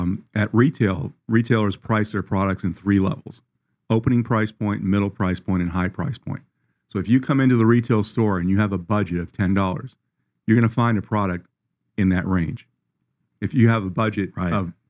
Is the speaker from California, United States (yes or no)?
no; Florida, United States; Yeah, in Broward County.